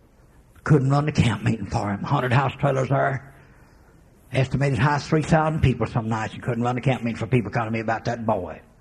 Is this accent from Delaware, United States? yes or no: no; Oklahoma, United States; When I was raised in Oklahoma, they could play the national anthem, and I'd stand a sense straight.